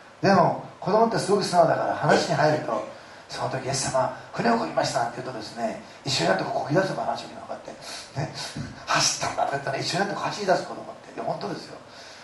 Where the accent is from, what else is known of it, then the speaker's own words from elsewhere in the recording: Osaka, Japan; そういうところで生まれ育ちましたから、せっかちなの。